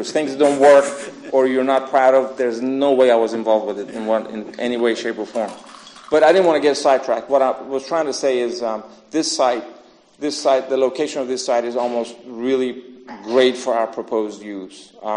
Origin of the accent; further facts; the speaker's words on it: Orlando, Florida, United States; I'm from Orlando.